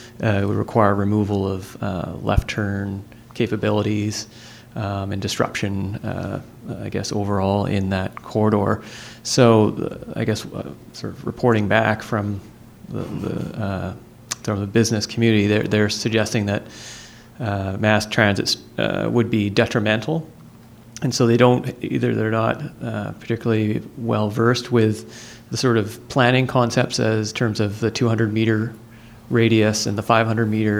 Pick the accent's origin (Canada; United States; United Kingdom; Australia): Canada; Victoria, British Columbia; from Victoria, BC.